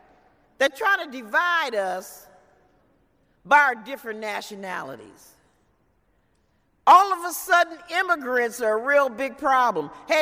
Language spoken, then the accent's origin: English; Racine, Wisconsin, United States; we took out one of the state senators in my hometown in Racine.